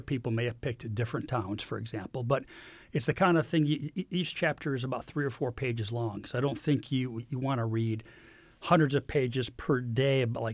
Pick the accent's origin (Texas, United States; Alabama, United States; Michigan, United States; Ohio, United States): Michigan, United States; Detroit; But I grew up in Metro Detroit, and Metro Detroit is so much different than Kansas.